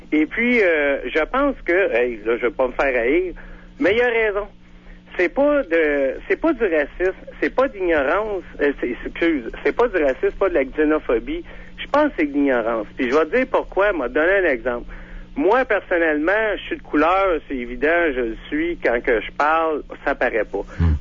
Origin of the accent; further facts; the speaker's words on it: Quebec, Canada; moi, je suis Québécois, mais j'ai été adopté à l'âge de 6 mois. Je suis d'origine d'Afrique du Nord